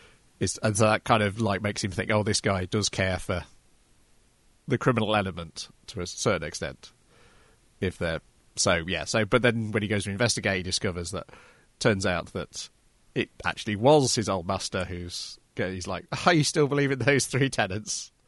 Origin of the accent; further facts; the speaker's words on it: United Kingdom; Oh, you see, I heard that, obviously, being British, before I'd ever heard Rube Goldberg.